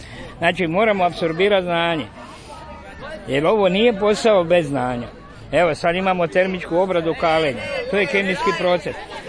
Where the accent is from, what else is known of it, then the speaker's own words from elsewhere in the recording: Slavonski Brod, Brod-Posavina County, Croatia; dolazim iz Slavonskog Broda i kovač sam po zanimanju.